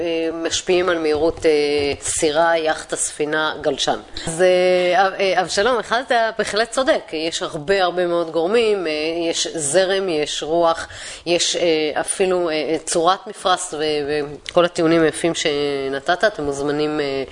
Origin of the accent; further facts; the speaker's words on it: Tel Aviv, Tel Aviv District, Israel; born there; במיוחד שנולדתי ביד אליהו, זה יכול להיות לרעתי.